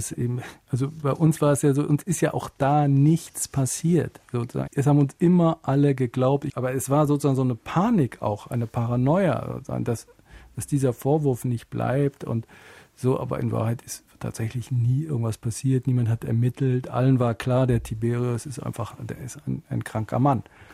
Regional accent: Berlin, Germany; ich bin in Berlin aufgewachsen, ich war als Kind in Berlin, in dieser Frontstadt

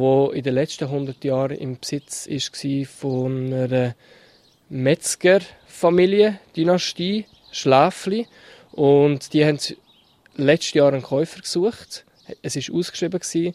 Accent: Schwyz, Switzerland; ich bin aufgewachsen im Kanton Schweiz und das ist ein katholisches Umfeld.

